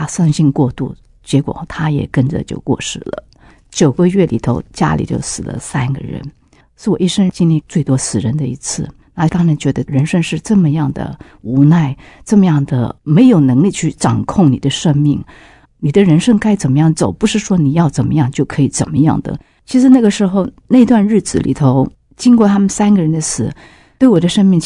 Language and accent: Chinese; Shanghai, China; born there; 我小时候是在上海出世的，在上海的时候有看过人死的样子